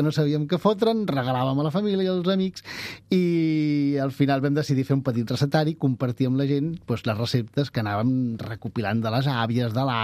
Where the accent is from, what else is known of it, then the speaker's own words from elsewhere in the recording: Barcelona, Catalonia, Spain; Jo soc de Barcelona, nascut a Barcelona, i la Mònica també és nascuda a Barcelona, però té tota la seva família procedeix del Delta de l'Ebre, i el meu avi també té lligams per allà baix, també, que provenen d'allà.